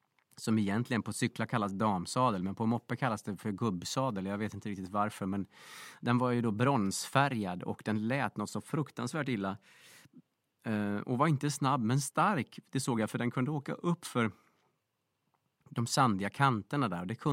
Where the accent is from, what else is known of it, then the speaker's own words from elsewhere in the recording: Linghed, Dalarna County, Sweden; Ja, det är ju i Linghed då, utanför Svärdsjö i Dalarna.